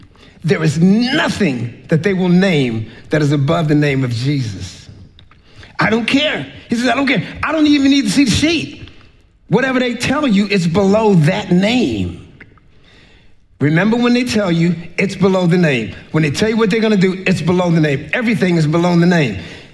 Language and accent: English; Washington, District of Columbia, United States; I grew up in Northwest DC. It was not a really rough neighborhood, but if some of y'all were there, you say it was a rough neighborhood.